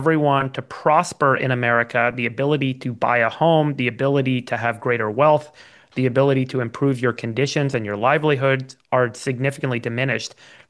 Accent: United States; And speaking as an American, appreciate your resiliency

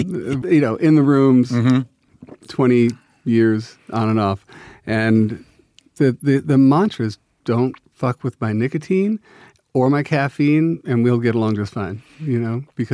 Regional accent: New York City, New York, United States; I'm from Upper West Sider, so that counts.

